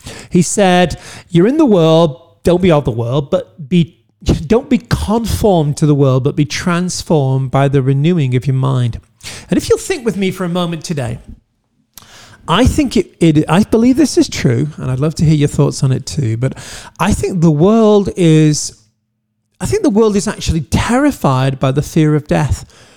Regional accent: United Kingdom; now in United States; I'm a Brit living here.

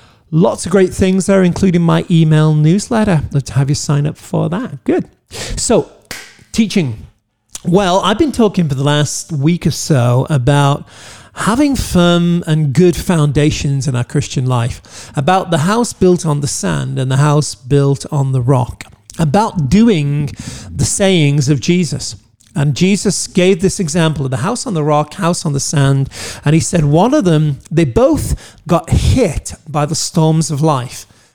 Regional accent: United Kingdom; now in United States; I'm a Brit living here.

